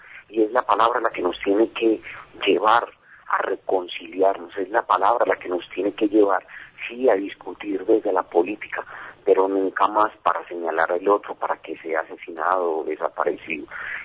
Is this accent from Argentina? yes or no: no; Medellín, Antioquia, Colombia; yo crecí en la Universidad Nacional de Medellín.